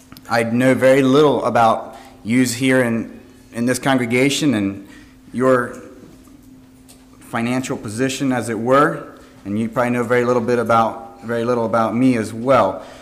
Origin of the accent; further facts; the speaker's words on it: Kirkwood, Pennsylvania, United States; we are from Kirkwood, and if you get to southern Lancaster County at any point in time, feel free to stop by and visit us there.